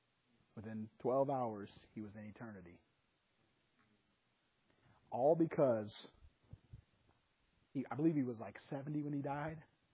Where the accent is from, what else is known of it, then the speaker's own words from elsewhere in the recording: Gary, Indiana, United States; born there; I was born in Minnehaha, Gary, Indiana. It was the murder capital of the United States at that time.